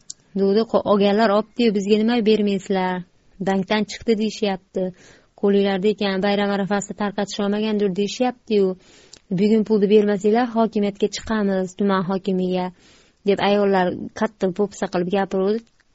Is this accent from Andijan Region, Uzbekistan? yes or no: yes; Izboskan, Andijan Region, Uzbekistan; Men Andijon viloyati Izboskanlikman, Paytaxt shahridanman.